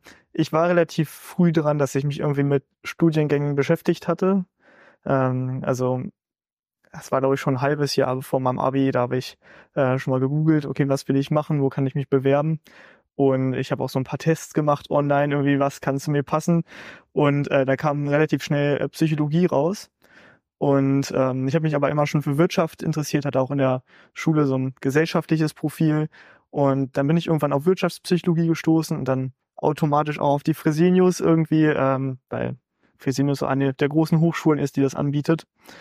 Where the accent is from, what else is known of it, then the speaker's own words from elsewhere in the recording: Hanover, Lower Saxony, Germany; Ich komme aus Hannover.